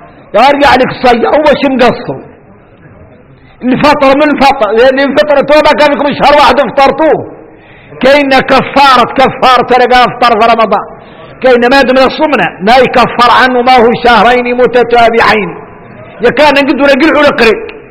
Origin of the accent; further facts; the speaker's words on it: Mauritania; احنا موريتاني